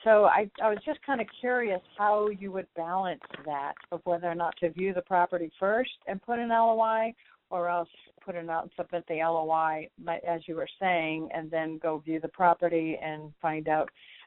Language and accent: English; California, United States; I'm the one from California, not Texas.